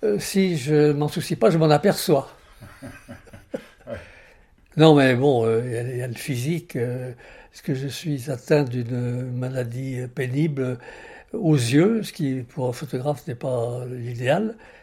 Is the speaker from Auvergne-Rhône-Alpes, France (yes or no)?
yes; Bourg-en-Bresse, Auvergne-Rhône-Alpes, France; Je suis natif de Bourg-en-Bresse, dans l'Ain, le pays du poulet de Bresse. Je suis un ventre jaune. Parce que, on disait ça parce que je mangeais souvent de la soupe de maïs, paraît-il. Mais je suis d'origine lorraine, comme mon nom l'indique.